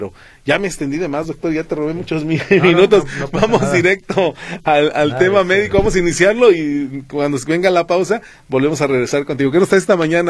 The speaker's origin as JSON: {"language": "Spanish", "country": "Mexico", "said": "siempre lo he dicho en muchas partes de la vida como mexicanos, existe un cierto paternalismo"}